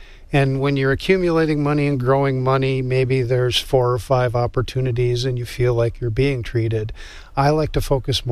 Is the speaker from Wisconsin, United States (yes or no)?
yes; Stoughton, Wisconsin, United States; Born and raised in Wisconsin. Little town outside of Madison called Stoughton. Went to the university, got a degree in physics. Wound up out west.